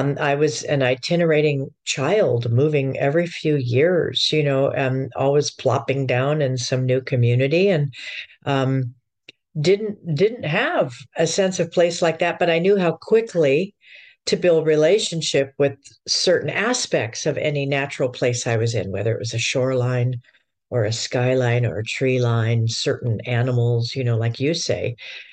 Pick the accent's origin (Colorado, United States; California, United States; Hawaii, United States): Hawaii, United States; I loved the palm trees and the banyan trees. I grew up in Hawaii there, I'm speaking of.